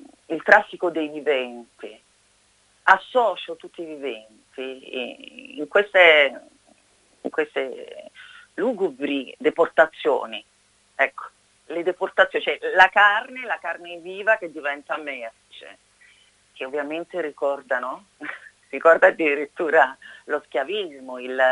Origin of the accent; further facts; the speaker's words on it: Naples, Campania, Italy; Napoli è la mia terra.